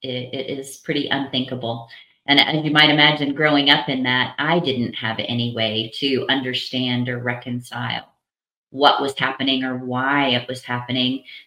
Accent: Missouri, United States; I grew up in southern Missouri. Actually, I was born, I think, in your stomping grounds. I was born in Rolla, Missouri, and grew up in the southwest corner of the state, what many would call the buckle of the Bible Belt.

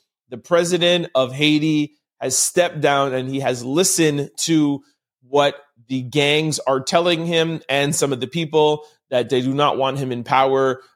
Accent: Montreal, Quebec, Canada; I'm from Montreal, Quebec. We know that there was a lot of Haitians that come here. I've grown up and been around a lot of Haitians.

